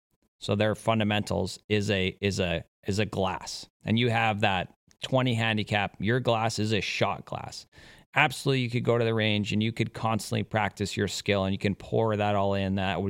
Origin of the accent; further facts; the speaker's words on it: Canada; As a Canadian, we get, you know, beautiful 6 months of our golf season.